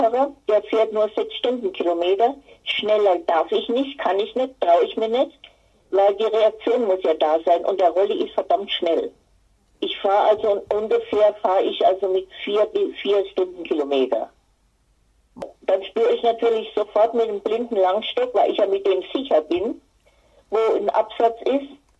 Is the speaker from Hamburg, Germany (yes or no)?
no; Bavaria, Germany; born there; moved away as an adult; also born or lived in Upper Palatinate; now in Frankfurt am Main, Germany; Ich bin in Bad Pfölz geboren, komme also aus Oberbayern, habe aber sehr lange in der Oberpfalz gewohnt und bin vor 15 Jahren nach Frankfurt am Main gezogen